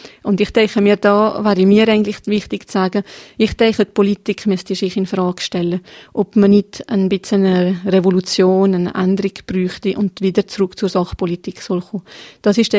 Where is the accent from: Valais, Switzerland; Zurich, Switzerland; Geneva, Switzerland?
Geneva, Switzerland; born there; Also ich bin in Genf geboren.